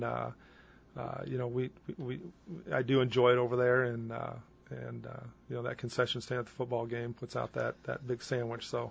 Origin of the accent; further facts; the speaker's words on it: United States; I remember growing up in the Quad Cities, there were no camps.